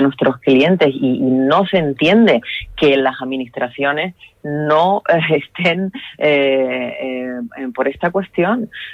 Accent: Canary Islands, Spain; permíteme que me quite ahora el gorro de empresa y hable como canaria

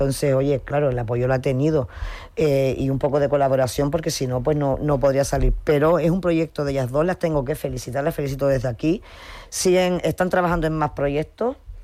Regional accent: Morro Jable, Canary Islands, Spain; me van a matar un día de estos en Morro, que yo soy de Morro, pero no puedo llevar todo a Morrojable.

